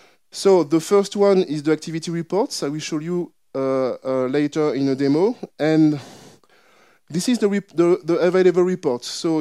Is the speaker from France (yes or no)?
yes; Paris, Île-de-France, France; I come from France. I come from Paris.